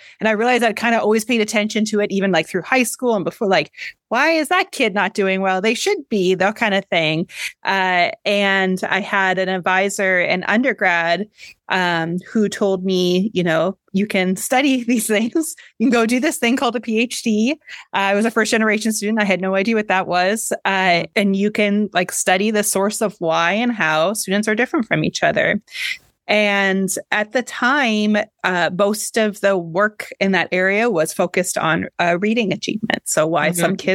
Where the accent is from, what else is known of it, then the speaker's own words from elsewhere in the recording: Ontario, Canada; I grew up in Canada, in Ontario, just outside of Toronto